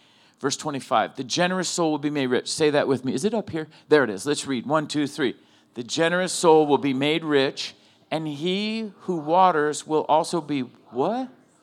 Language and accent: English; California, United States; So like I'm from Cali and my mom was from New England.